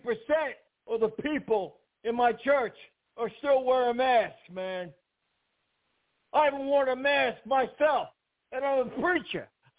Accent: New York City, New York, United States; You know, I was born in Harlem and raised in New York City.

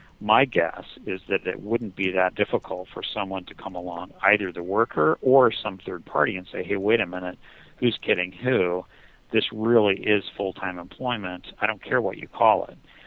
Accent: California, United States; Yeah, I don't disagree, and as a Californian, I also find it.

